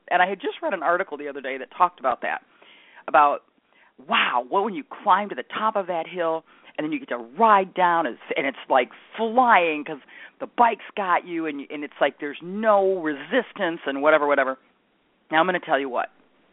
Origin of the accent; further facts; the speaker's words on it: Michigan, United States; If you ever get a chance to visit Michigan, which is my home state, please do.